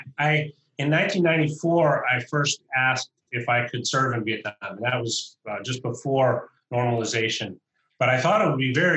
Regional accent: United States; I'm an American, and I represent the U.S. government.

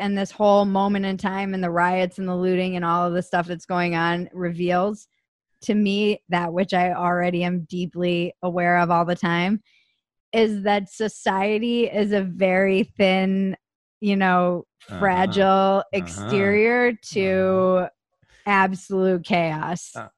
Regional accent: Midwest, United States; Look, I grew up in the Midwest.

